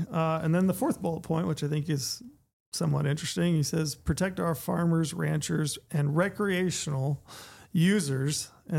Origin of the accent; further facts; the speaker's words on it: Utah, United States; I grew up in Anemone, Utah, and I think the population was like 150 people, maybe 180.